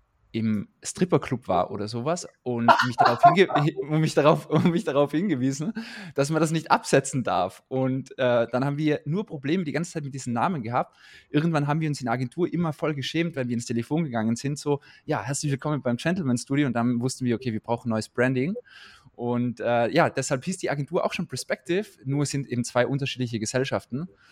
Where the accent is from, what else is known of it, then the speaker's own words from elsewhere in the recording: Tyrol, Austria; weil ich komme ja aus Tirol.